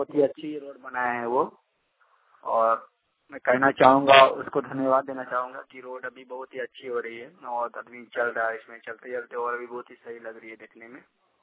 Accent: Kathikund, Jharkhand, India; काठीकुंड का निवासी हूँ, जिला दुमका।

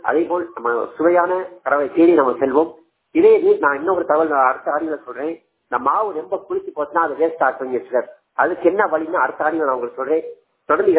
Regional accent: Ilanthirai, Tamil Nadu, India; என் சொந்த ஊர்ந்து விருதுநகர் மாவட்டம் இளந்திரை கிராமம்.

